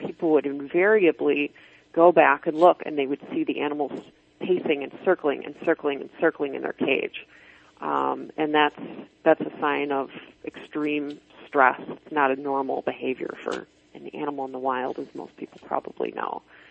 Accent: Michigan, United States; I was really heartened to see that in my home state of Michigan

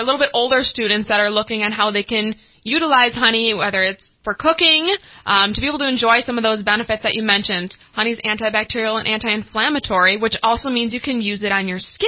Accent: Wisconsin, United States; So I am from Wisconsin, so this is my first time here in California.

